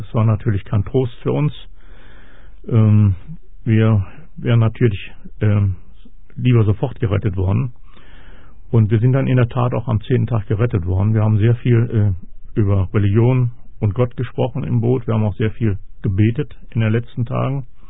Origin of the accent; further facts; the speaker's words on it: Arnsberg, North Rhine-Westphalia, Germany; Ich bin in Arnsberg groß geworden.